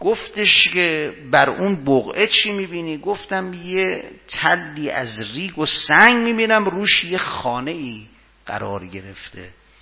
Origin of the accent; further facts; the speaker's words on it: Ahvaz, Khuzestan, Iran; گفتم اهل اهوازم.